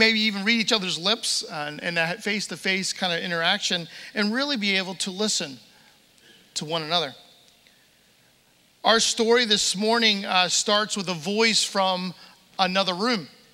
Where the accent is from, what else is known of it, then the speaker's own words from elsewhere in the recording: Greencastle, Pennsylvania, United States; And actually, I grew up in Pennsylvania, Franklin County, a town called Greencastle, just if you go down 81, almost down to the Maryland border.